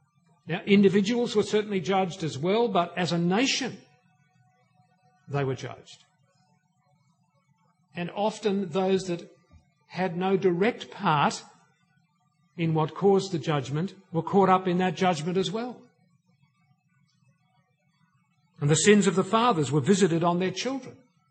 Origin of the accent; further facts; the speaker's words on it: Australia; I am connected to this state of affairs because I am an Australian.